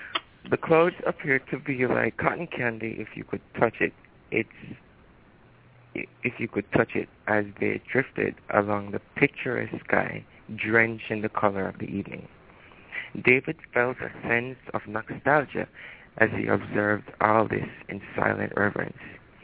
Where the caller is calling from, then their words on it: Jamaica; calling from Jamaica.